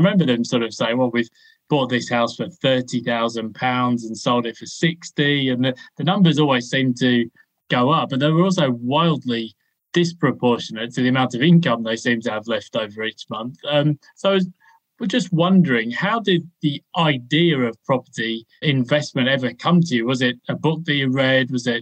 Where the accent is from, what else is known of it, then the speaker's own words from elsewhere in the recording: United Kingdom; where I was growing up in the United Kingdom, it was like a national obsession.